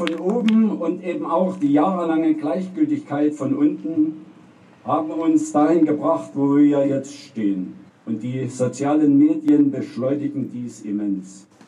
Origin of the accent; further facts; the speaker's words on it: Zöblitz, Saxony, Germany; ich komme aus Zöblitz.